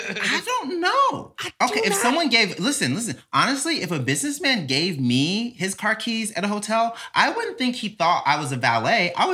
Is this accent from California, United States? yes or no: no; Mississippi, United States; I did. Born and raised in Mississippi. Mm-hmm. I mean, whenever you grow up in Mississippi, you don't hear jokes about it because, like, you're just aware of it.